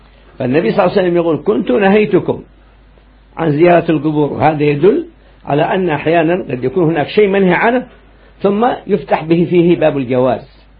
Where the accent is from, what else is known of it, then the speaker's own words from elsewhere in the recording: Aden, Yemen; نحن عندنا في عدن زيارة سيدنا الإمام العيدروس العدني